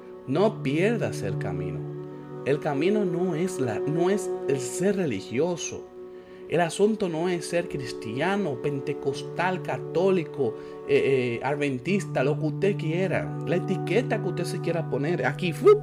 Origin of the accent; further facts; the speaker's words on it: Dominican Republic; yo soy dominicano. Yo nací en República Dominicana. Yo soy dominicano.